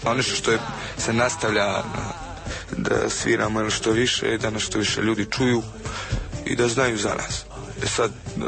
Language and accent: Croatian; Herzegovina, Bosnia & Herzegovina; Mi smo iz Hercegovine, sviramo reggae.